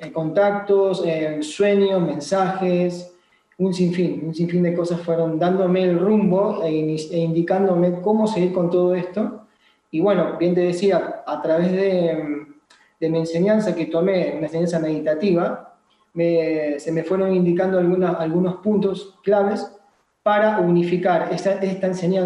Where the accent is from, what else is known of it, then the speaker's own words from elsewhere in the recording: Buenos Aires, Argentina; now in Mendoza, Argentina; de la enseñanza que he tomado aquí en Mendoza, porque yo soy de Buenos Aires